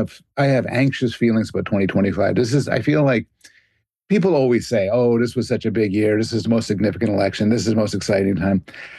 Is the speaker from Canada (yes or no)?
yes; Canada; I'm Canadian.